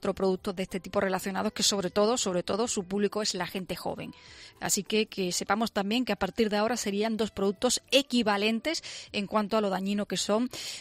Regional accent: Spain; sabiendo, por cierto, cómo somos los españoles con el tema de las normas, y me incluyo

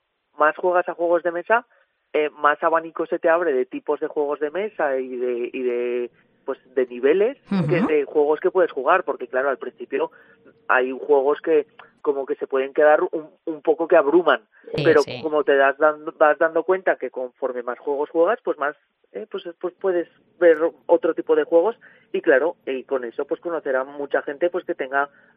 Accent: Huesca, Aragon, Spain; also born or lived in Zaragoza; yo vengo a Huesca. Yo soy de Huesca.

